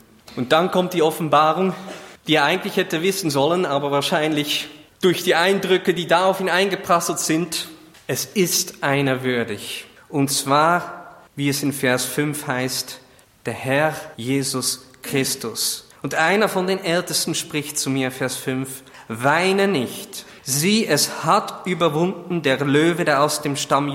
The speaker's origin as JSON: {"language": "German", "country": "Netherlands"}